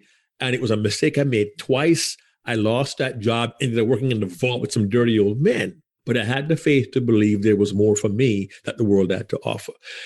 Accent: Jamaica; as you can tell, I'm Jamaican, but I grew up in a family of faith.

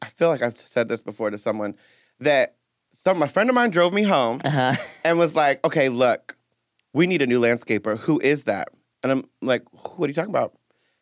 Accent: New Jersey, United States; Well, I grew up in Jersey, and it was a lot of foreign folks, but not necessarily my foreign.

